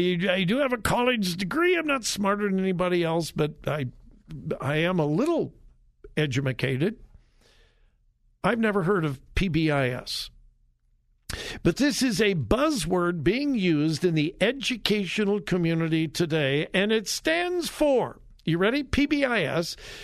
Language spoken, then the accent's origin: English; California, United States; Hey, listen, I grew up in the 60s. I'm from Southern California. I live very close to the Watts riots.